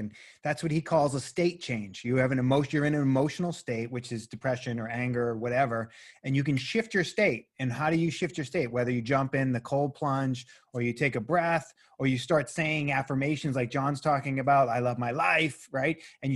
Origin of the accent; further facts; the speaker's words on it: Boston, Massachusetts, United States; moved away as an adult; also born or lived in Los Angeles; now in Bend, United States; I moved to Bend, Oregon 2 years ago now, and I was in LA for 23 years, and before that, I grew up in Boston for 23 years.